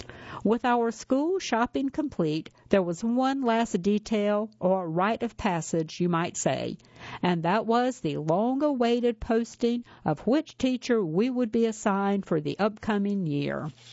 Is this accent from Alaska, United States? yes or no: no; Orange, California, United States; My older sister Cindy and I grew up in Orange, California during the 1960s and 70s.